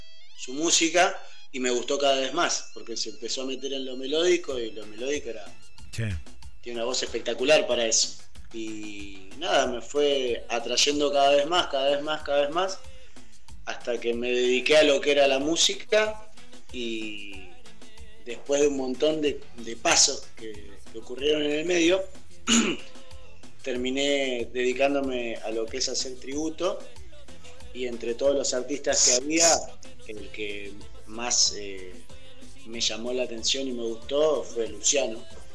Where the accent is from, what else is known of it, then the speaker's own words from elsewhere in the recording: Buenos Aires Province, Argentina; yo soy de Buenos Aires, me encanta la fusión de Capital Federal con la costa.